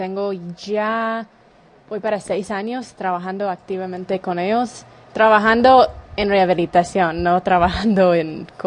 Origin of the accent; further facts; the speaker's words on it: United States; Soy una mujer gringa y ahí estoy en medio de los que dicen que son los cabecillas